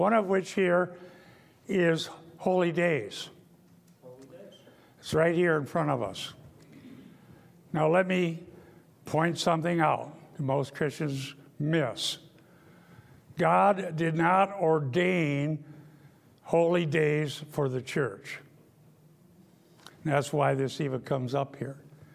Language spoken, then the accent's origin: English; Iowa, United States; I grew up in Dutch Reformed Northwest Iowa, and they had holy days.